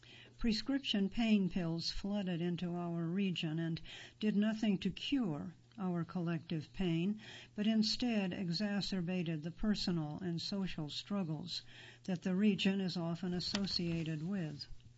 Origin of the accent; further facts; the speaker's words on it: Kentucky, United States; I grew up in Appalachian Eastern Kentucky, where systemic poverty has been a challenge for many decades.